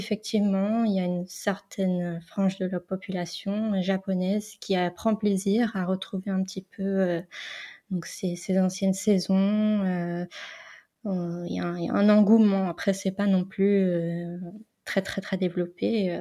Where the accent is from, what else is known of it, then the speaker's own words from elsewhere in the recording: Brittany, France; en tant que bretonne, moi, c'est vraiment des fleurs qu'on retrouve partout en Bretagne. Donc, c'est quelque chose qui fait appel à mon enfance